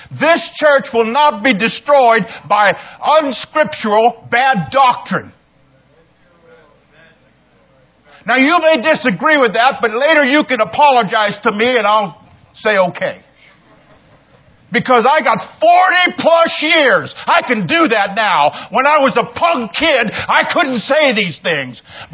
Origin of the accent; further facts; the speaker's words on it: United States; In America, because I am an American, and I happen to know my country.